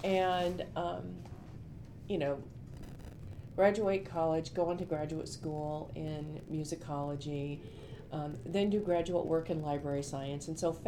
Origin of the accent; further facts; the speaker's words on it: Sandpoint, Idaho, United States; Growing up in Sandpoint, Idaho.